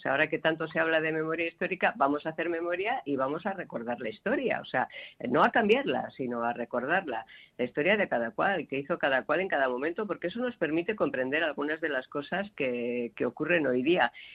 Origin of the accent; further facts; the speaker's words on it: Sodupe, Basque Country, Spain; En mi pueblo, en Sodupe, en los 60, había un nacionalista, un socialista y un comunista.